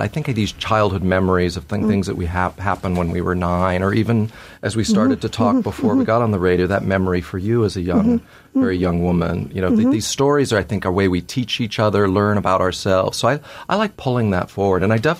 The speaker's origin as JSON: {"language": "English", "town": "Whittier", "region": "California", "country": "United States", "tie": "born or raised there", "said": "Growing up in Whittier, California, the hometown of the president."}